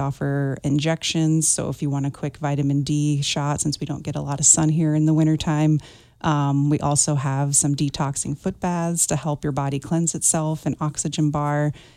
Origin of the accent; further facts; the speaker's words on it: Nebraska, United States; So I am from Nebraska, moved here 6 years ago.